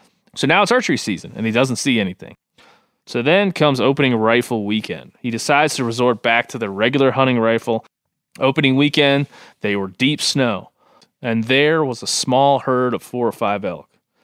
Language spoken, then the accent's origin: English; Vermont, United States; I grew up in Vermont with the privilege of learning to deer hunt from my dad and grandfather on a 200-acre property that we own.